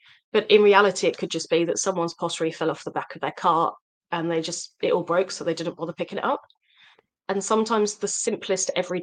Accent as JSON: {"language": "English", "region": "London", "country": "United Kingdom", "tie": "born or raised there", "said": "And growing up near London, we were very lucky with that."}